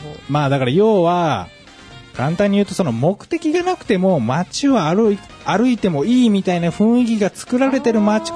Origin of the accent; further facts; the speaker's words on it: Ube, Yamaguchi, Japan; 僕 あの生まれ育ったのが宇部市っていうところで、